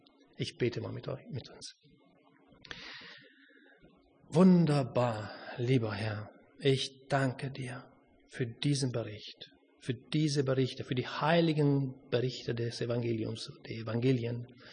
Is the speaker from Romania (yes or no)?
yes; Romania; German is a second language; now in Germany; Ich komme aus Rumänien, für die das noch nicht so mitbekommen haben.